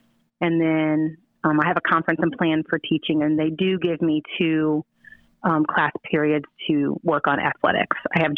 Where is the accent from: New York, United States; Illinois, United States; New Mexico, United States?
Illinois, United States; Columbia; I'm born and raised, Columbia, Illinois. I went to, the Catholic school, though. I went to ICS in Jabot.